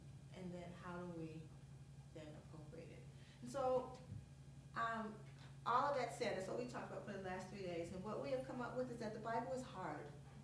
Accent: Illinois, United States; I'm from Illinois, so I somewhat remember this. I was moving back to Illinois during the election.

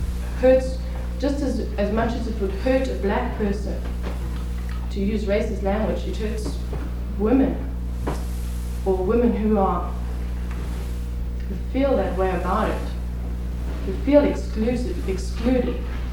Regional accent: South Africa; I'm from South Africa

